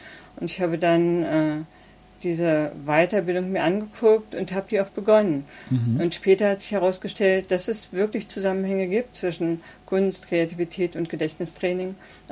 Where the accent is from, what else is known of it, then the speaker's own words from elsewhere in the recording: Helmstedt, Lower Saxony, Germany; now in Bremen, Germany; Ich komme eigentlich aus Helmstedt, das was heute so in der Mitte der Republik liegt. Mhm. Und bin dann über mehrere andere Städte nach Bremen gekommen.